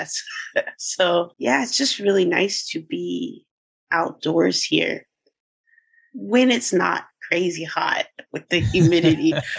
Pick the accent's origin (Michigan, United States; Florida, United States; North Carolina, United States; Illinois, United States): Florida, United States; Jacksonville; So, like, growing up in Jacksonville, my dad, he worked by the beaches.